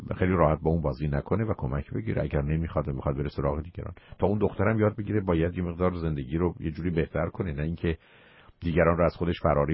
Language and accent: Persian; Iran; به عنوان یه انسان، به عنوان یه ایرانی هموطن.